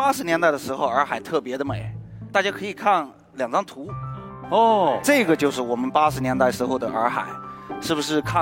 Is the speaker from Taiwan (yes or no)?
no; Dali, Yunnan, China; 是来自大理市的一名土生土长的白族人